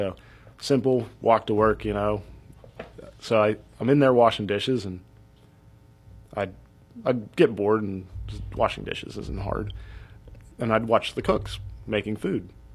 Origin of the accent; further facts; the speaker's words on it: Meridian, United States; I grew up in Meridian.